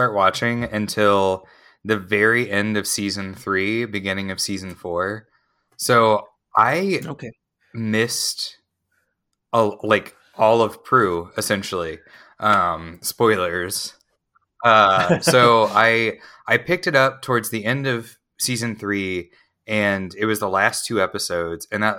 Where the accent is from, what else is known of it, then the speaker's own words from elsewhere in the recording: St. Louis, Missouri, United States; I am from St. Louis.